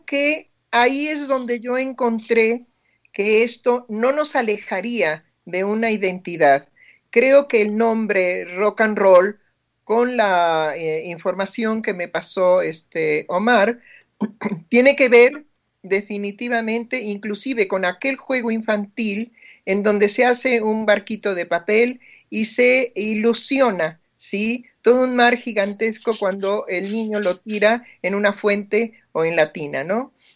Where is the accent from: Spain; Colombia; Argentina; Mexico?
Mexico; fuera de la identidad de lo que somos los mexicanos